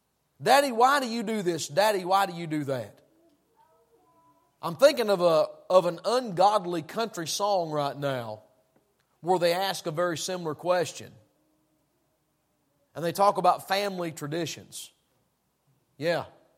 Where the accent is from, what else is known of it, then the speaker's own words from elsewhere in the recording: Tennessee, United States; I mean, I'm from Tennessee. If we think down there, I know y'all think up here.